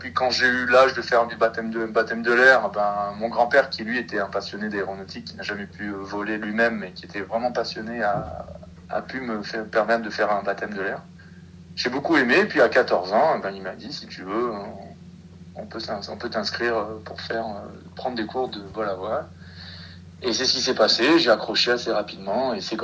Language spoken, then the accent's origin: French; Marseille, Provence-Alpes-Côte d'Azur, France; born there; j'ai 38 ans, je suis né à Marseille.